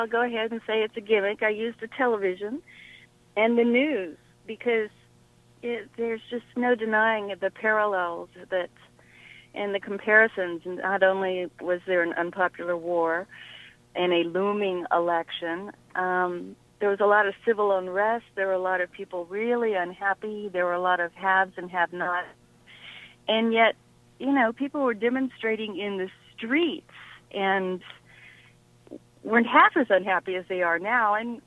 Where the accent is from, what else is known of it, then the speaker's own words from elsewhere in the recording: Texas, United States; I grew up in Texas.